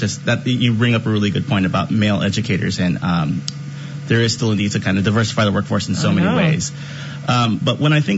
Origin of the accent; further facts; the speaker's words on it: San Bruno, California, United States; also born or lived in South San Francisco; But when I was growing up in San Bruno and South City, definitely working class community, and my parents worked multiple jobs.